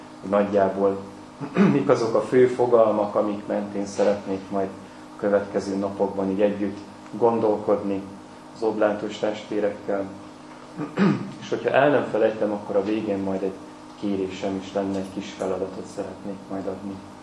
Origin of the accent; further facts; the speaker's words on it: Ózd, Borsod-Abaúj-Zemplén, Hungary; born there; ózdi születésű vagyok, itt a gimnázium épületében töltöttem 4 évet